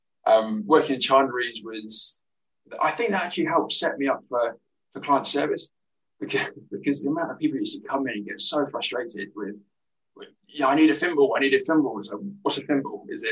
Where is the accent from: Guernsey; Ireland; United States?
Guernsey; also born or lived in Oxford; I was born in Oxford, lived in Oxford, UK for about 10 years. And my family moved to Guernsey way back in 1989, I think it was, something like that. So came over to Guernsey